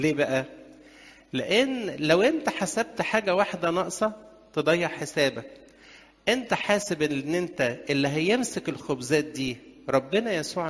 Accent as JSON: {"language": "Arabic", "country": "Egypt"}